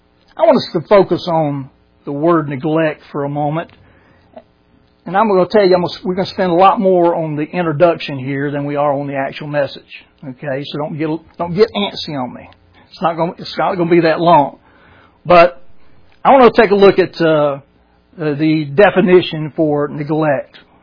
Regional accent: Brunswick, Georgia, United States; when I was a kid growing up in Brunswick, Georgia.

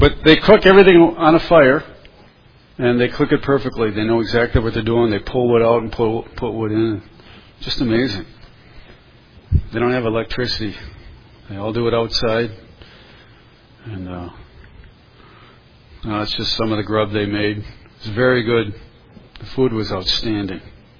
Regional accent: Ireland; I'm an Irishman.

